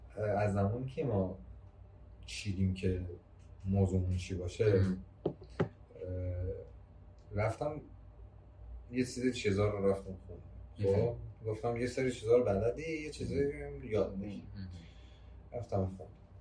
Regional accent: Iran; ولی من نمیدونم چرا ما ایرانی ها، خودم هم مثلا، نتونستیم باش ارتباط بگیریم

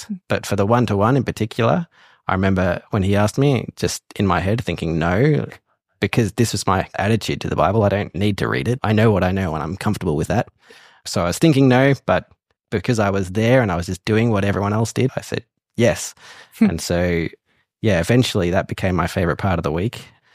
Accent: Warrnambool, Victoria, Australia; So it was quite a drive from where I grew up in Warrnambool.

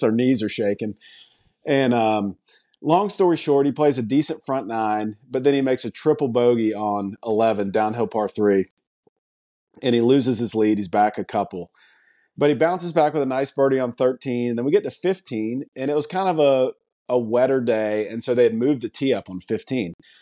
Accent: Raleigh, North Carolina, United States; We were best pals growing up in Raleigh, North Carolina, and we were just dummies.

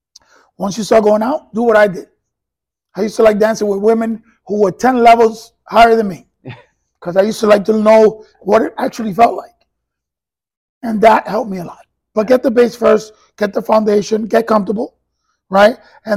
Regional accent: New York City, New York, United States; now in Orlando, United States; I'm a New Yorker at heart, so.

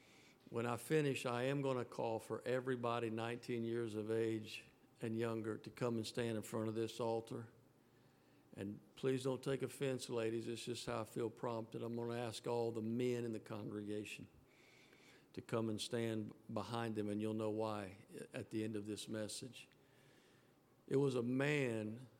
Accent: North Carolina, United States; It happened in my home state where I live, down the road from me in Greensboro, North Carolina.

